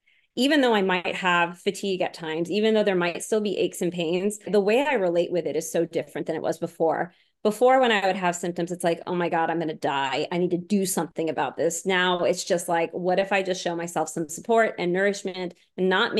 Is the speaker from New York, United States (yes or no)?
yes; Long Island, New York, United States; also born or lived in Florida; so I grew up on Long Island before my family moved to Florida